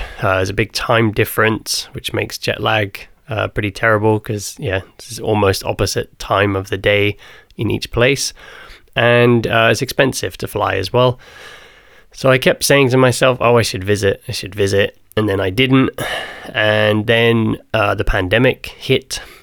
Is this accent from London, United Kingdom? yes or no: no; South East England, United Kingdom; it's been a long time since I lived in my hometown, which is in the south of England.